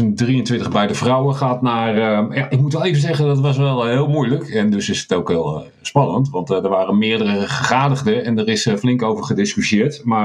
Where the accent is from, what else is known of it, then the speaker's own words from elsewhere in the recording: Renswoude, Utrecht, Netherlands; Een heel rustig gezelschap in Renswoude. Het dorpje waar ik ben opgegroeid en waar heel veel familie en leuke volleybalkennis wonen.